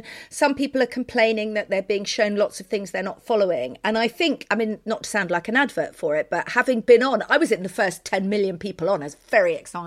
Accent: United Kingdom; I'm not saying that we're scummy British people, but we don't have those bidets.

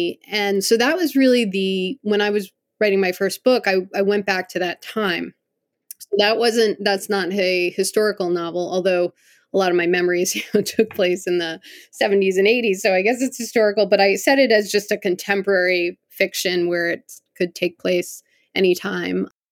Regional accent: Connecticut, United States; And then I grew up in Connecticut.

